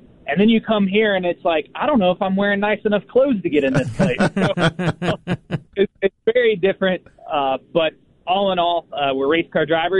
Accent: St. Louis, Missouri, United States; Well, growing up in St. Louis and a lot of family in Kansas City, going to be tough to beat.

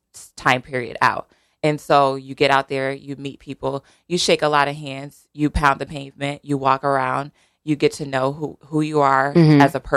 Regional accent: Fairhaven, United States; Yeah, so I grew up in Fairhaven.

